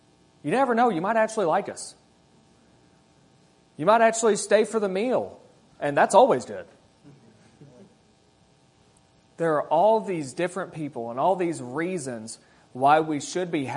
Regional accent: Kentucky, United States; I'm from Kentucky, so deal with it.

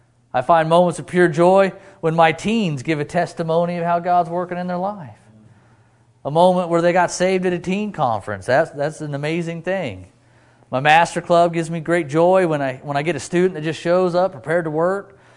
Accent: Idaho, United States; I was born and raised in Idaho. I moved halfway across the country, and here I am.

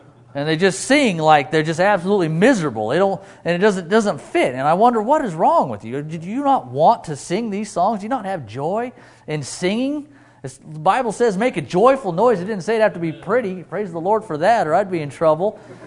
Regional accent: Idaho, United States; I was born and raised in Idaho. I moved halfway across the country, and here I am.

